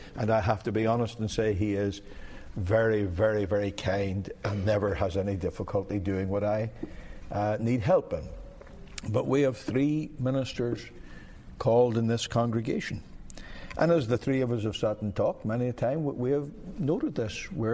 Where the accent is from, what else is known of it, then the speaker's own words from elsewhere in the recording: Ireland; Me, I'm an Irishman, and I just fly by the seat of my pants.